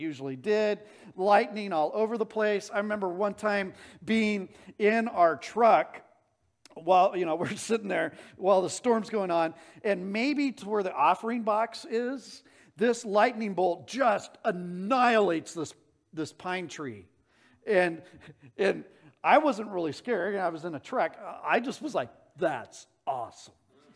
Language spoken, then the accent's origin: English; Phoenix, Arizona, United States; Well, I grew up in Phoenix, as many of you know, and in the summer, they have this thing called the monsoon season.